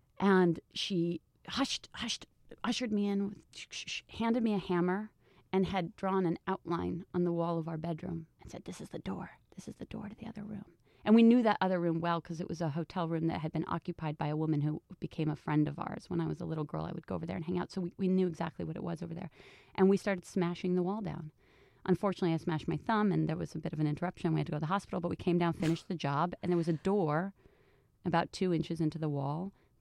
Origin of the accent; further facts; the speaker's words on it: New York City, New York, United States; So, you know, growing up in the Chelsea was, it's funny because, you know, everybody thinks of it as this wild and probably inappropriate place to raise a child